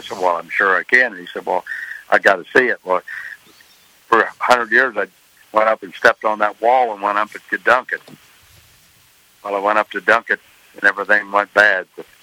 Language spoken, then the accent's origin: English; Grand Island, Nebraska, United States; I lived with my grandparents, and my grandpa trained horses, so I went with him in the summertime.